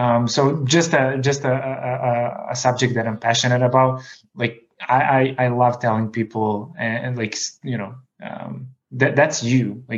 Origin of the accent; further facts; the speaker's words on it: Belgrade, Serbia; English is a second language; perhaps it's because I'm coming from Belgrade, Serbia, which is obviously not the US